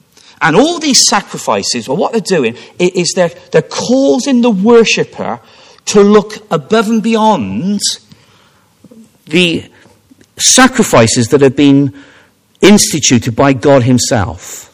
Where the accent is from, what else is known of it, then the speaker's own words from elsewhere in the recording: Stroud, South West England, United Kingdom; I remember as a young boy, something growing up in Stroud in Gloucestershire, something quite significant happened in our little town.